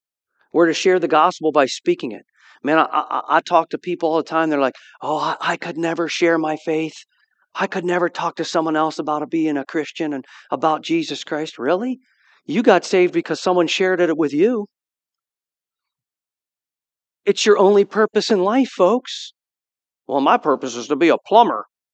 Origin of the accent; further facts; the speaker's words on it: Canton, Ohio, United States; I grew up in Canton. When Carolyn and I first got married, we lived in Canton. Right now, we live just outside of Canton in the city of Navarre.